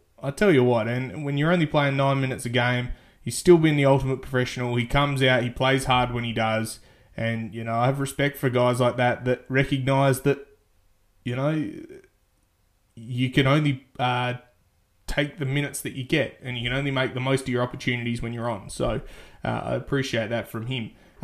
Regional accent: Australia; he's an Australian and I'm an Australian, so that makes us best friends.

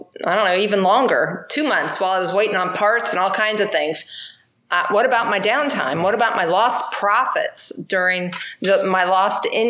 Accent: Bloomington, Illinois, United States; Hey, I'm from Bloomington, Illinois. I believe in State Farm.

